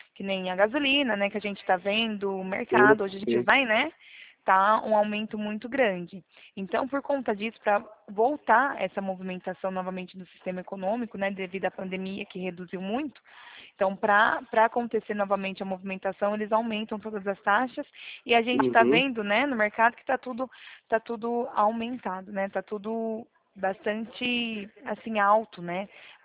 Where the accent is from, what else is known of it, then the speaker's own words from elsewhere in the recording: Araras, São Paulo, Brazil; Eu sou daqui do interior de São Paulo